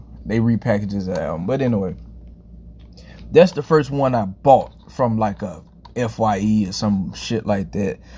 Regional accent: Mississippi, United States; Like, I'm from Mississippi, so it did come down there.

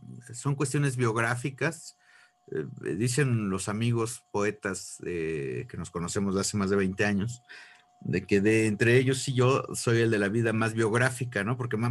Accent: Hidalgo, Mexico; todos los rincones de Hidalgo, que es la tierra de donde yo soy.

